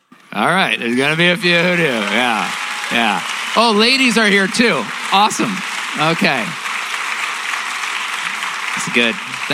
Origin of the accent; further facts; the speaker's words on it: White Rock, British Columbia, Canada; But I grew up here in White Rock, or South Surrey, whatever.